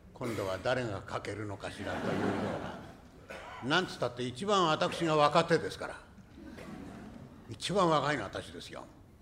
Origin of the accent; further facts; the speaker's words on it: Tokyo, Japan; born there; その両親が東京へ出てきてから私が出たんで、私は宮城県の生まれではありませんが、